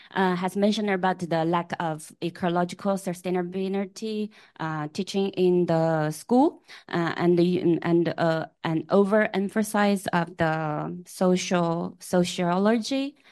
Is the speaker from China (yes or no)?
yes; China; I'm from China and I'm studying education for sustainability.